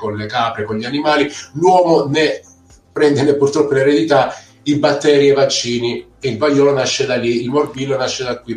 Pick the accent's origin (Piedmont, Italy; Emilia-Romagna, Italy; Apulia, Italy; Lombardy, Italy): Apulia, Italy; Io da Salentino mi viene facile guardare il mare, da persona del sud mi viene facile pensare al mare